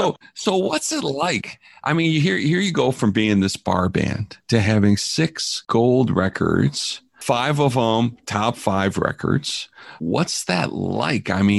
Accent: Chicago, Illinois, United States; Oh, I heard WLS almost didn't play it. I'm from Chicago. So WLS in Chicago almost didn't play it because of the lyrics.

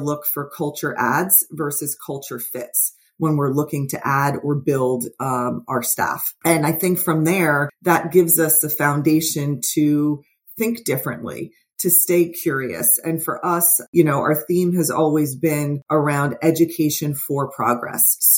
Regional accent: New Jersey, United States; I grew up in North Jersey and came from Ketchum out of New York

